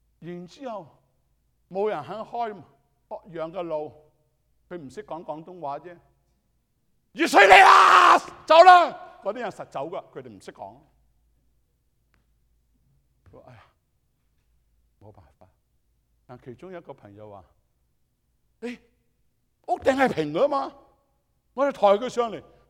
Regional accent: United States; 我们美国人很喜欢 privacy

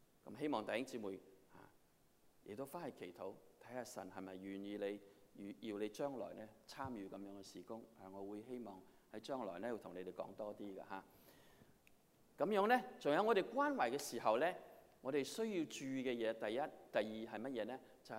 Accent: China; 譬如我們中國人，我們特別是長輩

